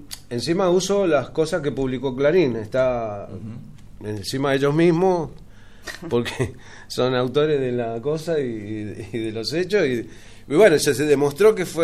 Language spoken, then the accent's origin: Spanish; Mendoza, Argentina; now in Buenos Aires, Argentina; Yo soy mendocino, vivo en Buenos Aires, pero nací aquí y laburé en el Museo de Arte Moderno cuando estaba acá